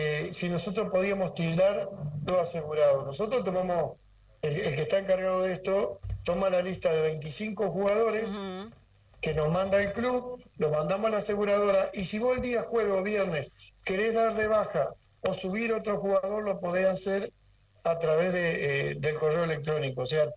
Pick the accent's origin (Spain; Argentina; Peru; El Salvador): Argentina; La Paz, Entre Ríos; Yo soy de La Paz, y sí te podría decir de los clubes míos